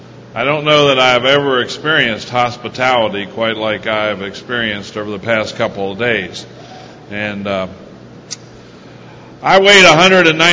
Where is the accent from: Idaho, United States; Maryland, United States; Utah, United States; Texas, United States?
Maryland, United States; Hagerstown; I am from Hagerstown, Maryland, and I am a member of the very cleverly named Hagerstown Group of Alcoholics Anonymous.